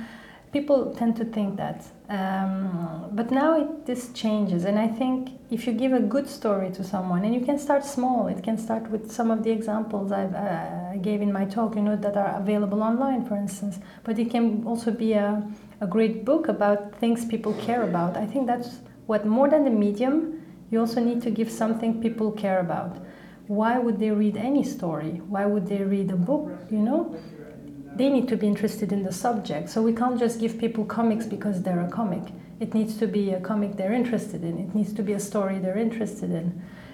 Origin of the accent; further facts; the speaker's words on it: Belgium; English is a second language; also born or lived in Turkey; now in Amsterdam, Netherlands; I was born in Turkey. I grew up in Belgium. So I have quite a nice, I think, I like my journey actually, I really like it, being born in a family of immigrants.